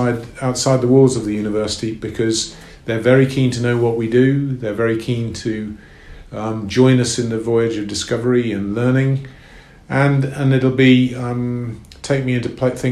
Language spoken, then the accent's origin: English; South Africa; I'm South African